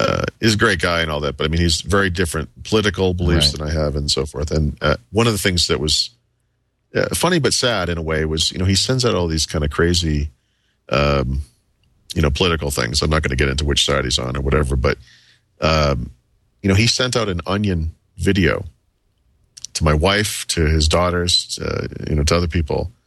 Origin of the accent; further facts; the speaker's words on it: Boston, Massachusetts, United States; I'm from Boston, but if I were to move to Colorado or something and I miss the Red Sox